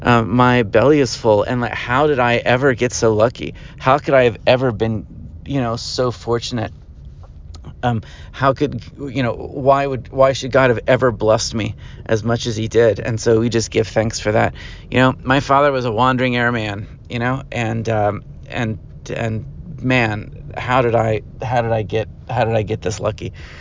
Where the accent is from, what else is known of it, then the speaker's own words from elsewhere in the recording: Atlanta, Georgia, United States; I know I'm like I'm a kid from Atlanta, you know, like I didn't come from nothing.